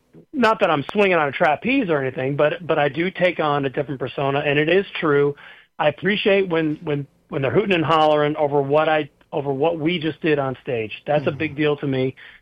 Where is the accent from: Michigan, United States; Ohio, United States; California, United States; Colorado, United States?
Ohio, United States; Cleveland; And I was a kid from Cleveland.